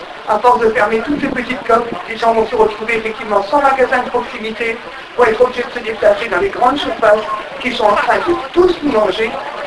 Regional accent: Grand Est, France; Et chez nous, en Alsace, on voudrait nous fermer les coques.

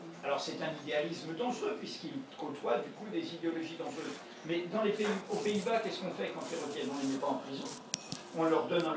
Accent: Algeria; also born or lived in French Antilles; Moi, j'ai grandi aux Antilles et en Algérie, je suis un produit de cette histoire, tout en n'étant pas moi-même issu de ces territoires.

